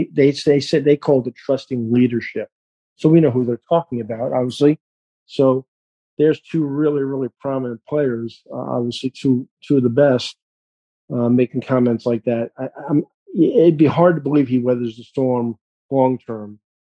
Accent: New York, United States; I had seven friends in the Twin Towers, okay, and I'm a New Yorker

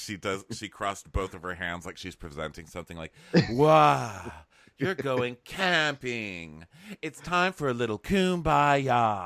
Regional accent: Idaho, United States; I love camping. I'm outdoorsy. I'm from Idaho.

